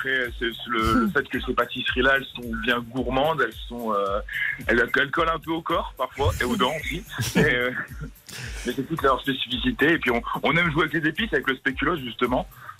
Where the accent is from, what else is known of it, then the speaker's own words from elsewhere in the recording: Bailleul, Hauts-de-France, France; je suis du Nord, je suis de Bailleul.